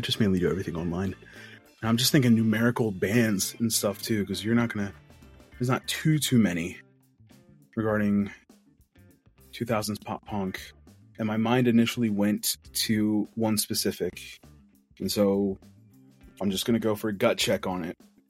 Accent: New Jersey, United States; now in South Carolina, United States; because I'm a transplant myself. So because I'm originally from Jersey.

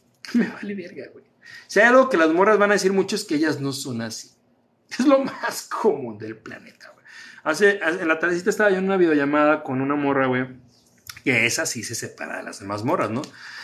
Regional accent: Mexico; yo quiero mucho mi país y quiero mucho mi tierra, pero nuestra cultura está bien chafa, güey. Nuestra mentalidad está bien pendeja de los mexicanos

